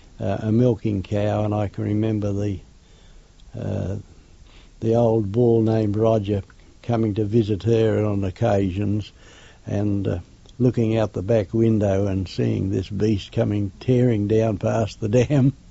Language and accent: English; Australia; also born or lived in England; I was born in England. I'm not actually sure exactly where, because I came to Australia as a very small child, and Hounslow, I think, was mentioned. And I arrived at Fremantle